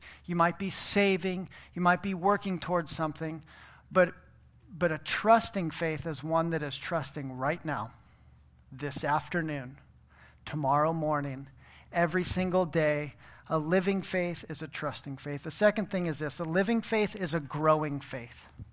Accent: Aspen, Colorado, United States; I grew up in Aspen, Colorado.

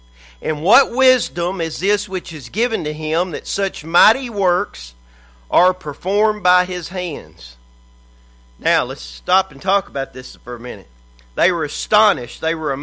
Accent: Mineola, Texas, United States; also born or lived in Tyler; I was born in Tyler, Texas, but I'm from Mineola, Texas.

